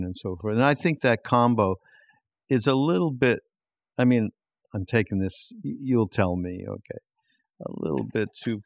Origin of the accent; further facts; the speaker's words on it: Quebec, Canada; because I'm from Quebec, yep, and that's how the French would say it.